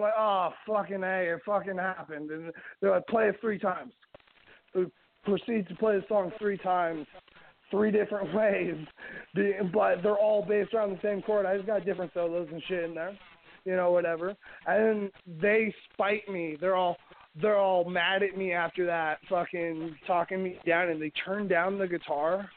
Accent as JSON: {"language": "English", "town": "Vancouver", "region": "British Columbia", "country": "Canada", "lives_now": "Portland, United States", "said": "we got to do a show locally up here in Portland. I'm from Vancouver, though."}